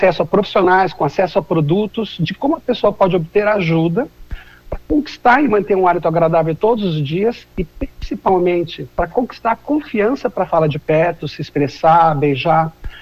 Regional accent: Campinas, São Paulo, Brazil; eu sou de Campinas, embora eu tenha clínica em São Paulo

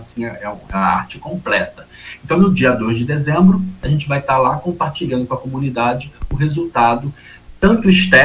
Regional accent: Rio de Janeiro, Brazil; moved away as an adult; now in Rio Branco, Brazil; que eu sou lá do Rio de Janeiro. Cheguei aqui em Rio Branco em 2017

